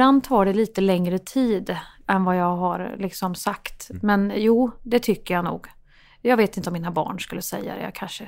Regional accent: Värmland, Sweden; Jag tycker om Göteborg, men jag ser mig inte som någon göteborgare. Jag ser mig som en regelrätt värmlänning liksom.

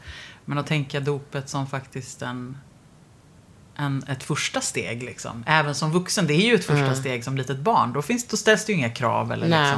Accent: Lidingö, Stockholm County, Sweden; Alltså jag är uppvuxen på delvis på Lidingö.

